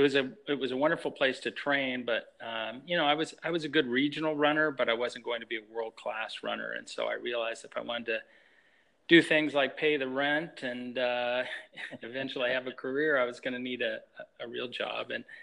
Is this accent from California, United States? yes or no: no; Colorado, United States; Sure. I mean, I grew up in Colorado. It was a great place to grow up.